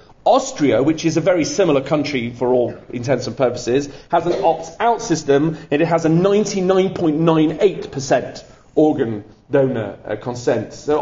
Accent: United Kingdom; I, of course, have a different situation here because I'm British

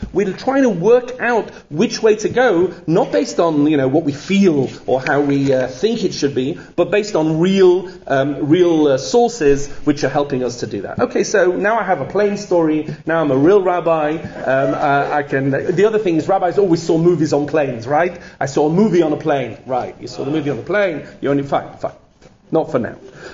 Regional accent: England, United Kingdom; I'm English.

